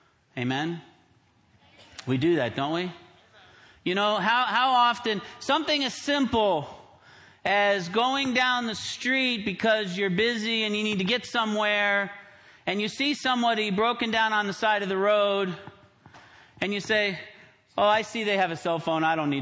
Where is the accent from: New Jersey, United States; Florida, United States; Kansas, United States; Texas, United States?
Florida, United States; Tampa; moved away as an adult; now in Chicago, United States; I grew up in Florida, in Tampa, and it's always nice when you live in Chicago and to come to Florida in February.